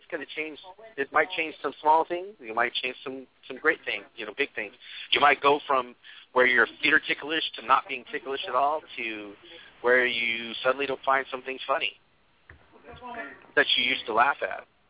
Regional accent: United States; I'm not white, by the way. I'm Native American, so I don't think I'm all that pale.

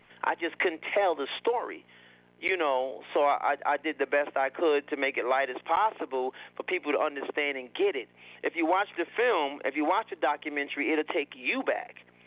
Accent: Bronx, New York, United States; I'm born and raised in the Bronx, Lincoln, on 3rd Avenue, Lincoln Hospital. Born and raised in the Bronx.

